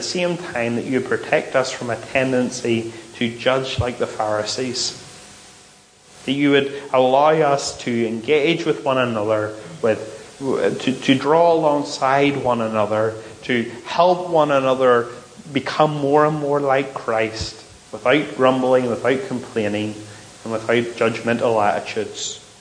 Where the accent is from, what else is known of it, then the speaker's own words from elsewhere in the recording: Northern Ireland, United Kingdom; We are Northern Irish, in a sense, but we're not.